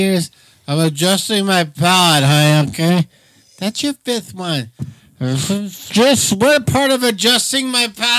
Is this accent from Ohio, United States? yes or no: no; Fresno, California, United States; Because we're from